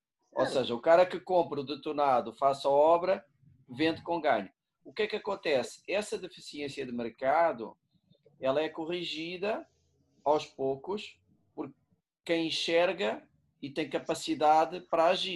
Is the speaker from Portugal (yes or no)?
yes; Lisbon, Portugal; now in Brazil; Eu sou de Lisboa.